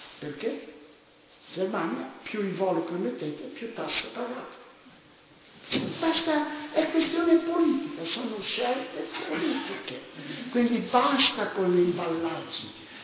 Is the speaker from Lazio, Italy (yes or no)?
no; Naples, Campania, Italy; Io vengo da Napoli, non so qualcosa, non avete l'idea del disastro in cui viviamo